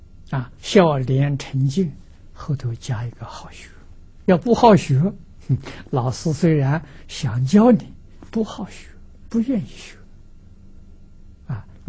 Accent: China; 啊，我们中国人讲立志，志不立，那你这个一生呢，你没有方向，没有目标，你不会有结果。

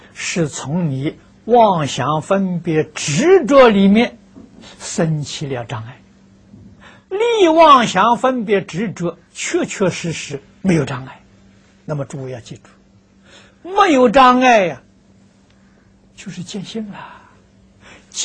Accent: China; 在我们有情众生份上，我们中国人称的喜性的

